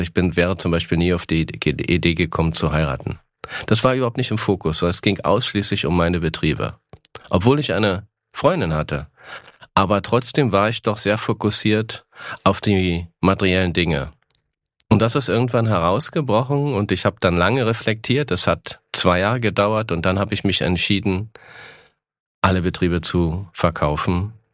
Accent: Hennigsdorf, Brandenburg, Germany; Also ich bin in Hennigsdorf geboren, das ist kein Dorf, wie man vielleicht vermuten könnte, sondern es ist eine Industriestadt mit 25.000 Einwohnern.

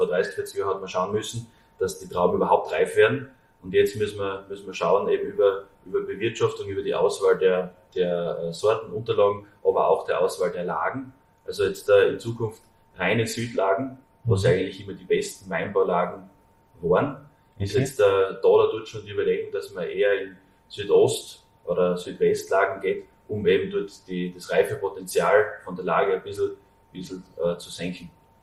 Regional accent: Styria, Austria; bei uns in der Steiermark.

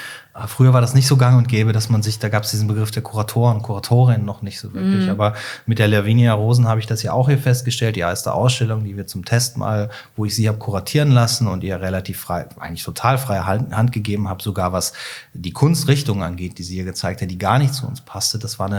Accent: Cologne, North Rhine-Westphalia, Germany; Das ist in Köln, formal, ich bin Kölner

